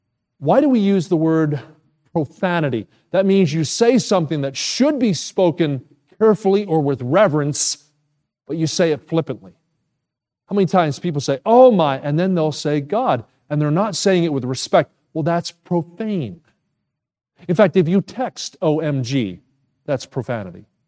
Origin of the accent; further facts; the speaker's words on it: New Jersey, United States; I grew up in New Jersey. My dad was a general contractor.